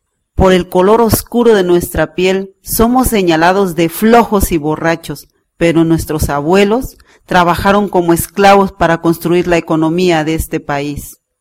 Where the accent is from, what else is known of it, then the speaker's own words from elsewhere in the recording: Mexico; Somos mexicanos. Nuestros pueblos negros están dispersos en toda la Costa Chica de Guerrero y Oaxaca y en muchas partes del país.